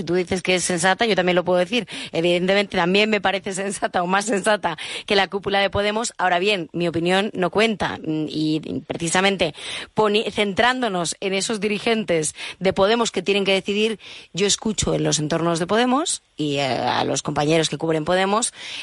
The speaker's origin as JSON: {"language": "Spanish", "region": "Galicia", "country": "Spain", "said": "yo también soy gallega"}